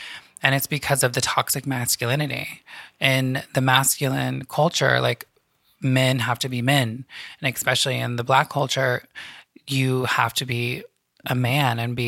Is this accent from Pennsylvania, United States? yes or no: no; California, United States; Let me just let you know that there are people like me born and raised in California, mm-hmm. and we speak great English.